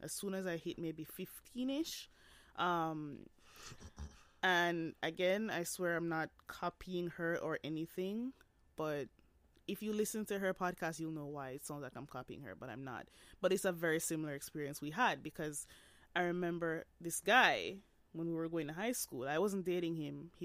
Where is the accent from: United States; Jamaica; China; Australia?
Jamaica; now in Canada; I grew up in Jamaica, not to say that Jamaica does not have gyms.